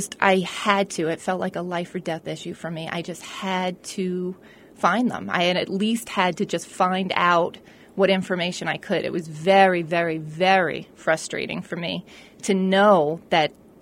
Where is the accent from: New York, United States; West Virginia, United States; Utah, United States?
New York, United States; So I'd been going there since I was a little kid, even though I grew up in New York.